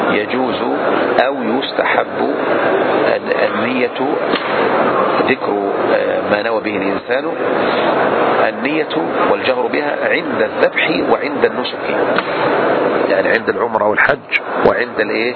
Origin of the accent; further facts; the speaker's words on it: Egypt; كما هو جار عندنا في مصر